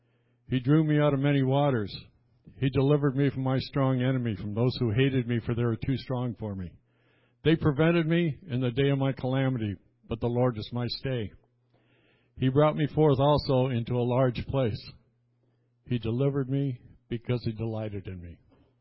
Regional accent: New Brunswick, Canada; As many of you know, I was born in New Brunswick, Canada, and we lived right on the St. Croix River, right across the river from Maine.

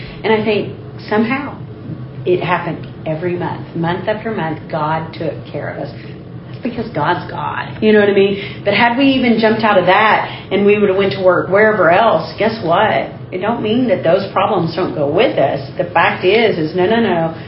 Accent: Texas, United States; And if you know me, I am Texan through and through. I don't want to leave the state of Texas. I love Texas.

